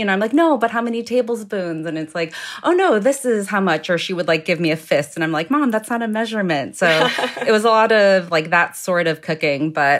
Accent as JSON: {"language": "English", "region": "Midwest", "country": "United States", "tie": "born or raised there", "said": "And then growing up in the Midwest, we also did a lot of sort of like stick to your rib type meals"}